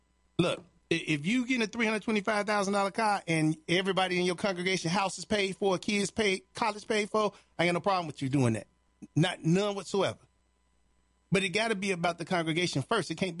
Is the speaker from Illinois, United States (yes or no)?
yes; Chicago, Illinois, United States; Now, where I grew up in Chicago, Chicago is one of these cities for everybody